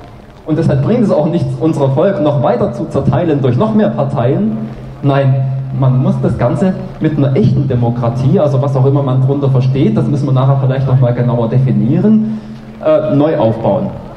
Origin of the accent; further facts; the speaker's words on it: Germany; born there; Also ich bin in der DDR geboren, ja? Ich kenne mich da ein bisschen aus.